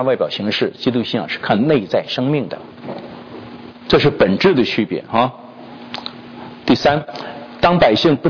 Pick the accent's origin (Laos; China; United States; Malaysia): China; 我是中国人